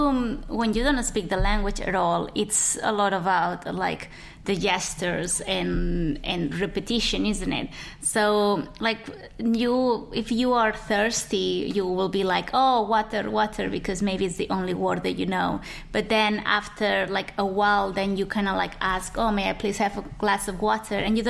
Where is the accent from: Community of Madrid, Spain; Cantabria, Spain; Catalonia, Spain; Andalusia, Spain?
Catalonia, Spain; first language Catalan; English is a second language; So I'm from Catalonia, and in Catalonia they speak Catalan. That's the first language.